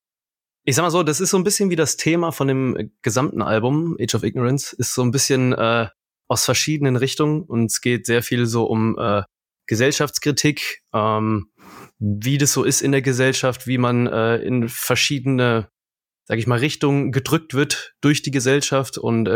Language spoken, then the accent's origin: German; Kassel, Hesse, Germany; Also ich komme aus Kassel, ich wohne in Kassel